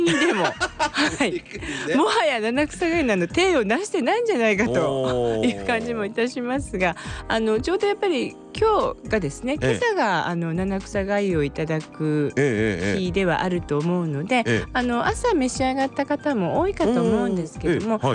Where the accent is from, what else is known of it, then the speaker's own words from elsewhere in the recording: Oita, Japan; すぐ実家の、私大分なんですけども、大分に戻りまして